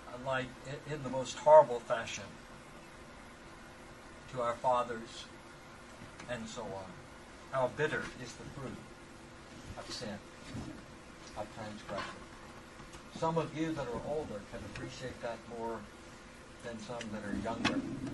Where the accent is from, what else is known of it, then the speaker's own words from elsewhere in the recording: North Carolina, United States; I can remember when just 50 years ago when I grew up here in North Carolina, in our driveway, my father never took the keys out of the car.